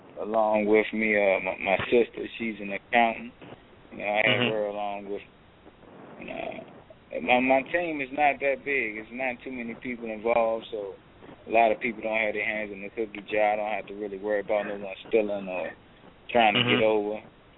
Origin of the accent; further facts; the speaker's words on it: Washington, District of Columbia, United States; Yeah, Washington, D.C. I'm from Washington, D.C.